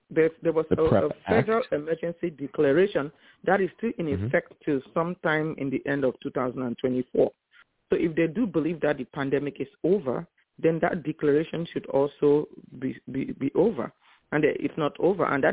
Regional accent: Cameroon; Yes, I'm from Cameroon.

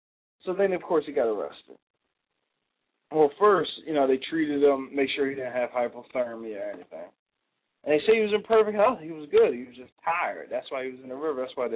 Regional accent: New Jersey, United States; Like, first of all, I'm from New Jersey. I wouldn't even swim in the Atlantic Ocean.

